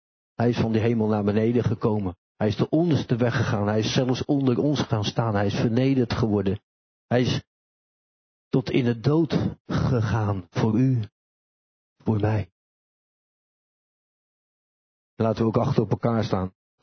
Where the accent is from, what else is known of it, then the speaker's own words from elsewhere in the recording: Netherlands; En dat vertelt eigenlijk hoe we als Nederlanders zijn.